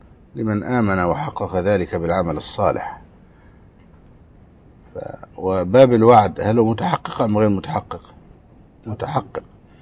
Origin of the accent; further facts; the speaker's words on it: Egypt; لا يوجد حسين عندنا في مصر